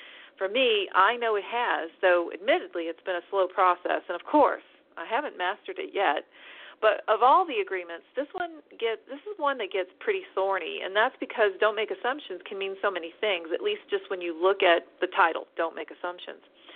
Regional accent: United States; I mean, look, I'm an American white woman who has lived in this current era of now

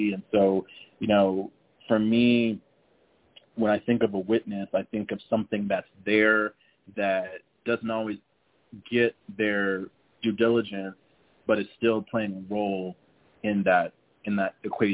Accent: San Antonio, Texas, United States; I'm from San Antonio, born and raised

